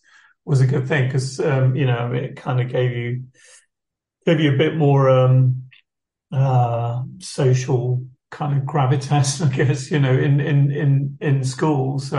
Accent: Rochester, United States; I enjoyed a lot of things about growing up in Rochester, and I don't think I'd change it.

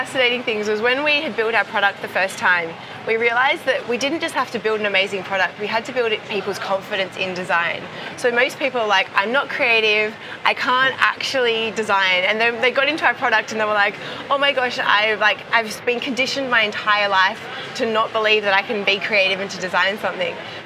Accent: Perth, Western Australia, Australia; Perth, my hometown in Australia, which happens to be the most isolated city in the world

